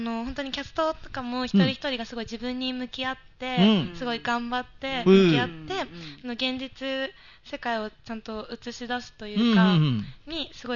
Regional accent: Fukuoka, Japan; 私福岡県出身でして。

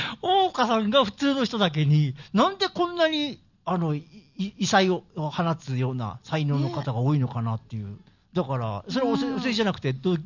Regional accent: Ise-Shima, Mie, Japan; 私は三重県の伊勢志摩出身なんで、同県人ということでね、私も、まあ、一応県民意識がありますんで、

